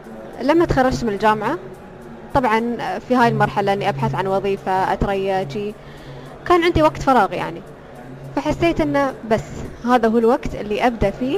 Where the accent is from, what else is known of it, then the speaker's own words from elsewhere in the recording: United Arab Emirates; أنا كاتبة إماراتية توني في بداية المشوار